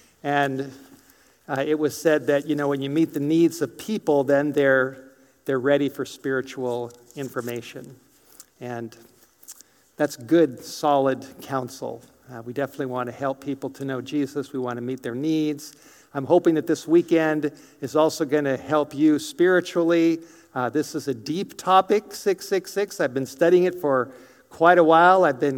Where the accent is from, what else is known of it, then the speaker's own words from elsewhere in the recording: the South, United States; now in North Idaho, United States; The state that I grew up in, I don't claim anymore. Now I claim North Idaho. I grew up in a southern state.